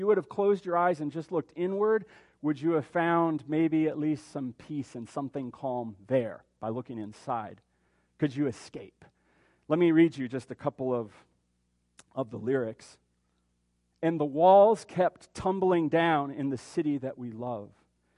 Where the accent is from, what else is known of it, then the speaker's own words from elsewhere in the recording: Lincoln, United States; now in Bozeman, United States; Yes, I'm from Lincoln, but more recently from Bozeman, where I pastor.